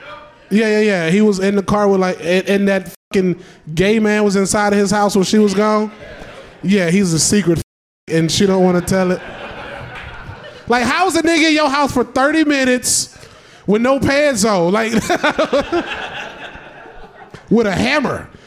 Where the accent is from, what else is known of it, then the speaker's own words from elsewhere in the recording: Florida, United States; I'm one of the few niggas that can swim. I grew up in Florida. I can swim.